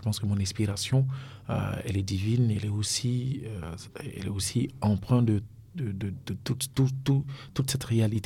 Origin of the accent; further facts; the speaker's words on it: Burkina Faso; Je suis burkinabé